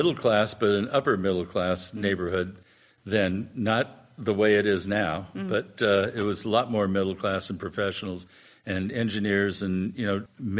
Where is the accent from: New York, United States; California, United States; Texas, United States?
California, United States; Pacific Palisades; So from seventh grade through college, I grew up in the Palisades when there were still vacant lots that the kids could play in.